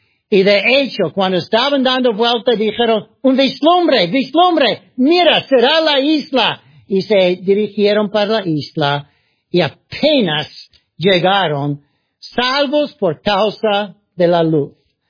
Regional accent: Ohio, United States; Spanish is a second language; soy de Ohio, en el norte, ¿verdad?, cerca del lago Erie, cerca de Pensilvania, Nueva York, por allí.

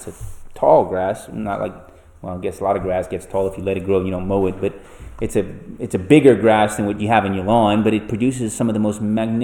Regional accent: Louisiana, United States; Growing up in South Louisiana, it's very important that Jesus said in verse 23, life is more than food.

